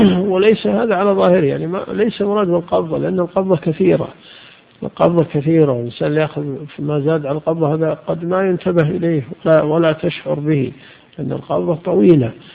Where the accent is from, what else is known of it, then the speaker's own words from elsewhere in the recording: Najd, Saudi Arabia; كان يعني في عندنا في نجد